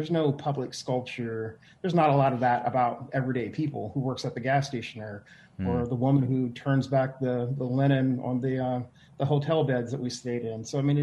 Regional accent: Rust Belt, United States; Well, so growing up in the Rust Belt, I mean, the Rust Belt really isn't the mecca for fine art.

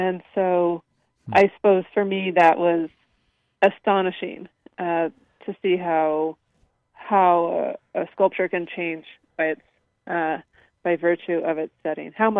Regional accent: California, United States; I grew up in Northern California, and my mountain landscape at the time was Mount Tamalpais in Marin County in near the Bay Area.

